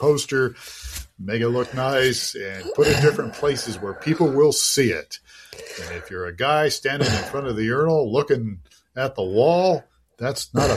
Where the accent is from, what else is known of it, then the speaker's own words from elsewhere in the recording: Ohio, United States; We grew up in Ohio. We did stuff like that.